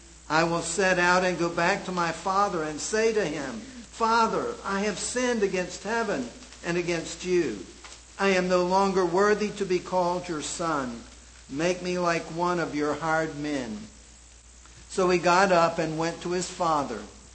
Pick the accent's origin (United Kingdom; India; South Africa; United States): United States; Charlotte, North Carolina; I grew up in the Back Creek Church in Charlotte